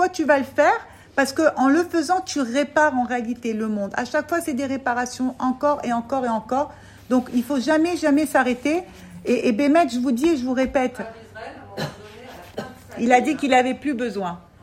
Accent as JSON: {"language": "French", "country": "France", "said": "nous, on vient de France"}